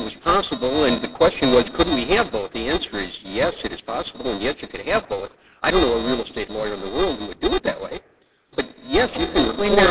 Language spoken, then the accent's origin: English; Ireland; I apologize for being Irish.